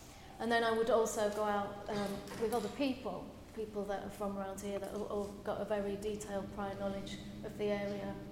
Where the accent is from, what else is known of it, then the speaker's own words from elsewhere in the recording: Halifax, Yorkshire and the Humber, United Kingdom; born there; I was born in West Yorkshire, in Halifax